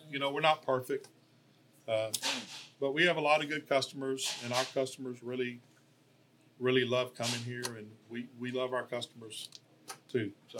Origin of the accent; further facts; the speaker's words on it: Mississippi, United States; Now, my aunt and uncle, I'm from Mississippi, and my aunt and uncle owned a little grocery store there